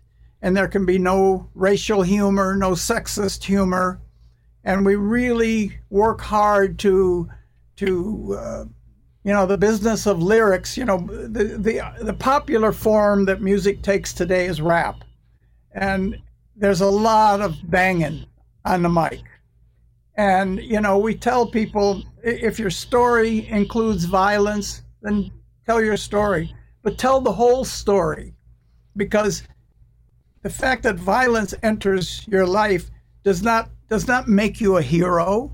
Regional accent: United States; You do this in England, you're British, but I'm an American.

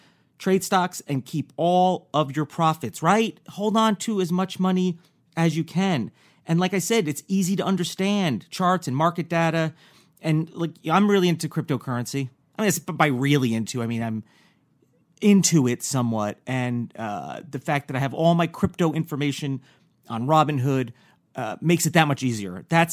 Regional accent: New York, United States; I'm also from New York, and I remember growing up

